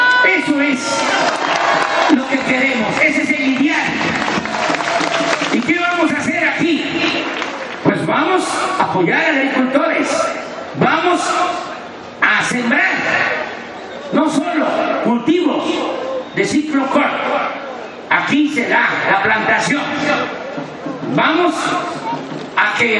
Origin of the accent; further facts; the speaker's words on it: Tepetitán, Tabasco, Mexico; yo vengo de un pueblo más pequeño que Altamirán. Mi pueblo se llama Tepetitán, pertenece al municipio de Macuspana, ni siquiera es cabecera municipal allá en mi pueblo.